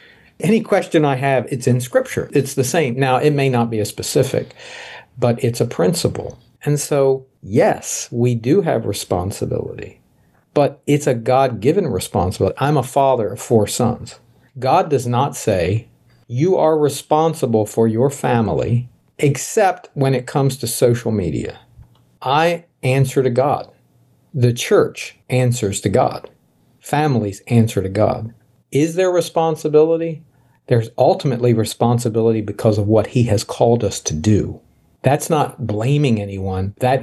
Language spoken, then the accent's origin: English; United States; I'm really an American. And by that, I mean my culture and the culture of America and what the culture I was raised in, the Constitution of the United States.